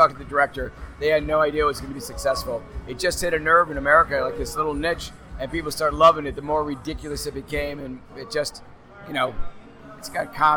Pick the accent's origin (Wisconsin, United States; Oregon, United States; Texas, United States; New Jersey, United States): Wisconsin, United States; And I'm originally from Wisconsin. I love the Midwest